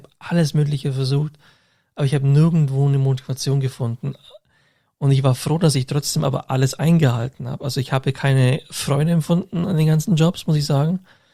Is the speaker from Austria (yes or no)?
no; Augsburg, Bavaria, Germany; Und vielleicht suche ich nicht so direkt die Kontakt zu den Augsburger Leuten, also von meiner Heimatstadt.